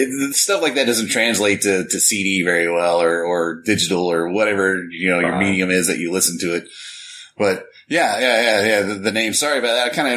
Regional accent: Texas, United States; We're from the North Texas area. I won't tell you exactly

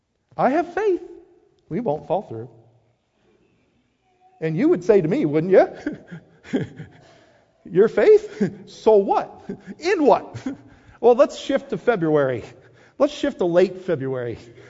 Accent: Wisconsin, United States; I'm a cheesehead from Wisconsin.

